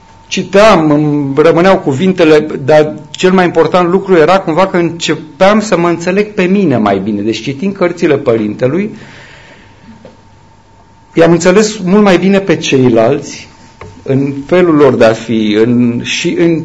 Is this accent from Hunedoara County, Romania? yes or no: no; Săliște, Sibiu County, Romania; eu am zis că din original din Săliște, Sibiu.